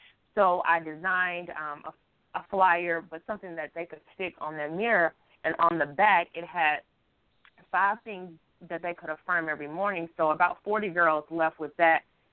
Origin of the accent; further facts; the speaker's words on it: Mississippi, United States; I'm from Mississippi, and I hosted an event last year for girls 9 through 18